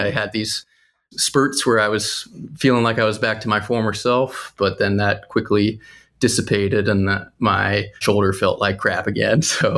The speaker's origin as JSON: {"language": "English", "region": "Maryland", "country": "United States", "tie": "born or raised there", "said": "There's some awesome opportunities where I grew up in Maryland, and I just started playing more and I loved it and slowly got better at it."}